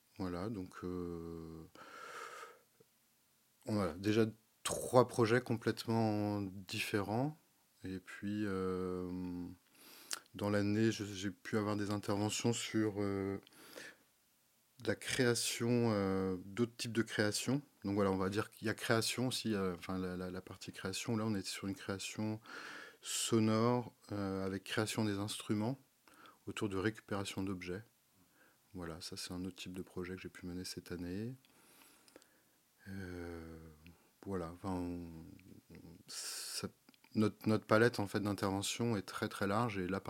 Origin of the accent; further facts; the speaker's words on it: Brittany, France; Je suis originaire du territoire, donc je suis des Côtes d'Armor.